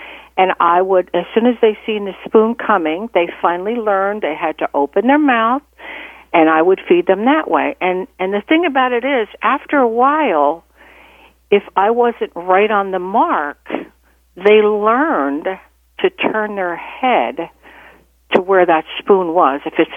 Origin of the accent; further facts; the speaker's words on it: New Jersey, United States; I'm from New Jersey originally. And so was mainstreamed up there.